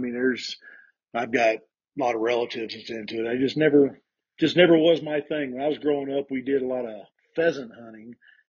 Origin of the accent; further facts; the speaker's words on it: Missouri, United States; But, you know, I'm from Missouri, and for us to hook into, you know, 40, 50, 60-pound blue cats is pretty regular.